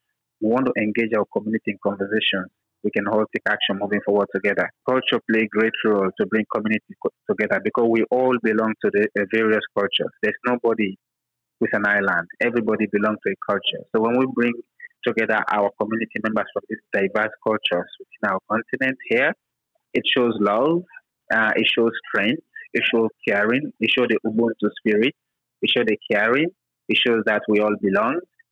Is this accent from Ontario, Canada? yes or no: no; Fredericton, New Brunswick, Canada; I'm from Fredericton.